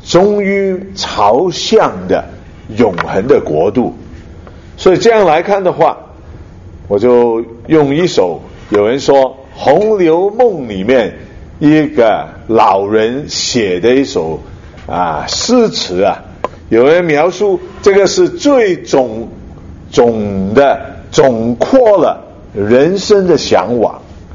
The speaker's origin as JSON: {"language": "Chinese", "country": "Hong Kong", "lives_now": "Canada", "said": "你是加拿大人，你又是中国人，我也是香港人，那哪一个国啊？"}